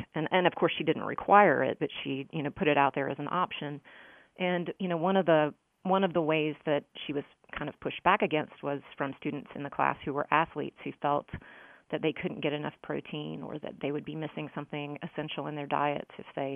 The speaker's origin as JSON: {"language": "English", "town": "Greensboro", "region": "North Carolina", "country": "United States", "tie": "born or raised there", "said": "And, you know, I grew up in Greensboro. My family is from this part of the state, Western North Carolina."}